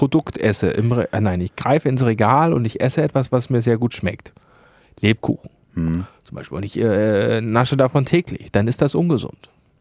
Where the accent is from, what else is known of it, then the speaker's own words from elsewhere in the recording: Wismar, Mecklenburg-Vorpommern, Germany; Der kommt aus meiner Heimat.